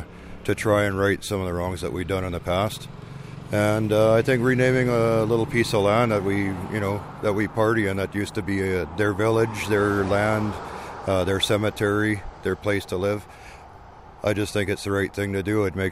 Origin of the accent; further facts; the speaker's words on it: Prince George, British Columbia, Canada; I'm from Prince George, and I'm just out here doing what I think is right.